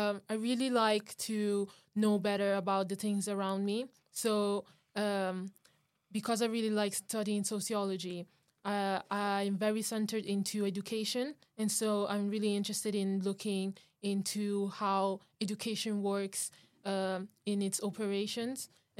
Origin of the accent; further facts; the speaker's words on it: Italy; English is a second language; now in United Kingdom; So I come from Italy, and so it's quite different education in Italy in compared to the UK.